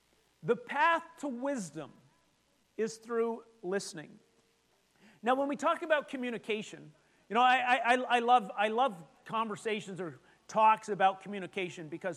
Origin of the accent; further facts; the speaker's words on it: Edmonton, Alberta, Canada; Now, I'm from Edmonton, and Edmonton is known for a lot of things.